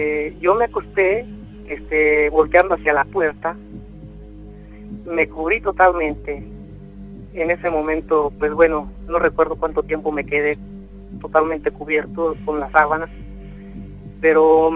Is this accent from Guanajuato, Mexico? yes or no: yes; León, Guanajuato, Mexico; Yo soy de León, Guanajuato.